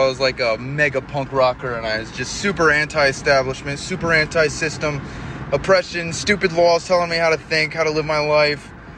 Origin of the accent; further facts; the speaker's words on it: New York, United States; You know, I grew up in New York.